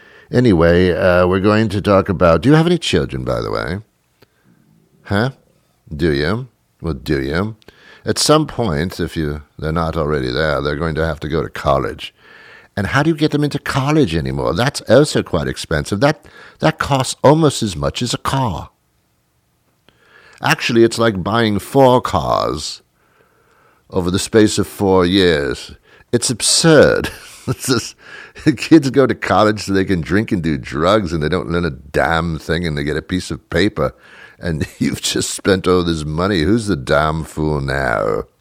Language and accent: English; England, United Kingdom; And I can say that because I'm British. That's a phrase that we use in England all the time